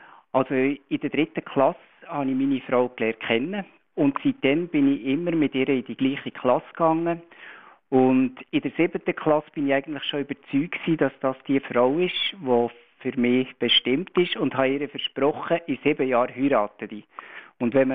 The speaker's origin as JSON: {"language": "German", "town": "Meiringen", "region": "Bern", "country": "Switzerland", "tie": "born or raised there", "said": "also ich bin in Meiringen im Berner Oberland aufgewachsen"}